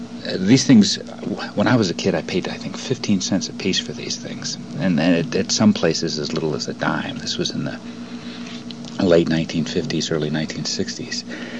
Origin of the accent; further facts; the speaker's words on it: Port Huron, Michigan, United States; when I was growing up in Port Huron, which is a small town that's about 60 miles northeast of Detroit in what is called the Thumb Area of Michigan